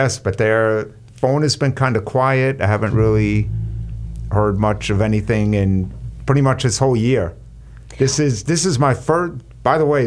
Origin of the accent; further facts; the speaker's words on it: Brentwood, New York, United States; This is like somebody that grew up in my hometown of Burntwood, New York.